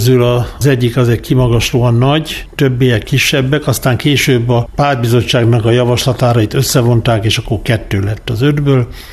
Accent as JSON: {"language": "Hungarian", "town": "Karcag", "region": "Jász-Nagykun-Szolnok", "country": "Hungary", "tie": "born there", "said": "1957. október 23-án születtem Karcagon. Ez egy kisváros Szolnok vármegyében, Szolnok és Debrecen közöttön 185 kilométerre, 186 kilométerre sokszor megjártam, lemértem Kiskunhalastól."}